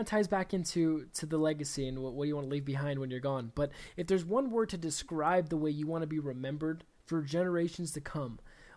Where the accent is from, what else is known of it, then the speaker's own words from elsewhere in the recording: Las Vegas, Nevada, United States; I'm in Utah right now. I'm from Las Vegas. But I'm about I'm about 4 hours from Denver.